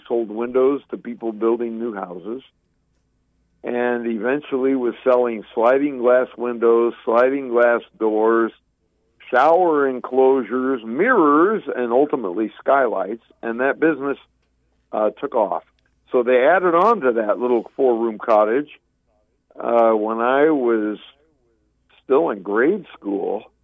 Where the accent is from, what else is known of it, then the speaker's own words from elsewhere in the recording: Santa Barbara, California, United States; I grew up in Santa Barbara, California, on acreage, back when kids played in the dirt and developed great immune systems.